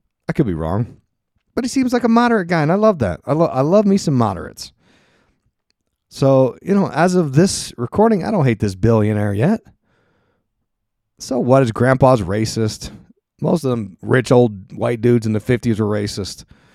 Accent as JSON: {"language": "English", "town": "Allentown", "region": "Pennsylvania", "country": "United States", "tie": "born or raised there", "said": "He lived in my hometown of Allentown, went to my alma mater of Penn State."}